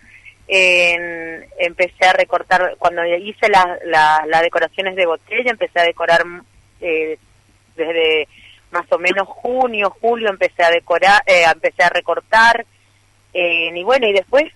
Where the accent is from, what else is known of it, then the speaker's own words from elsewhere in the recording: Jardín América, Misiones, Argentina; Yo soy de Jardín América